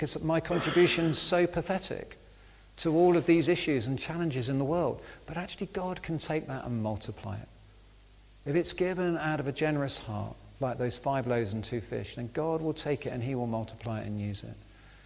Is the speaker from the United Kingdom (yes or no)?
yes; England, United Kingdom; I'm proper English, so I've whinged about it like everybody else who's English